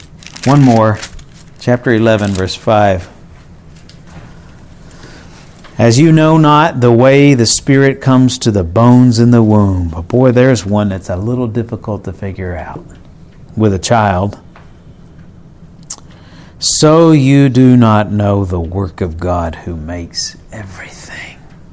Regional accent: Alabama, United States; Believe me, I grew up in Alabama. It was a lot more pleasant in many ways in my growing up.

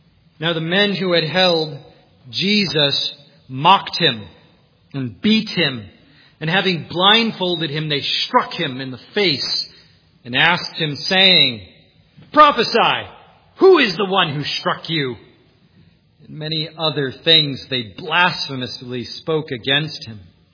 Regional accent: New York, United States; No. Visited it once. It was nice, but I'm from New York.

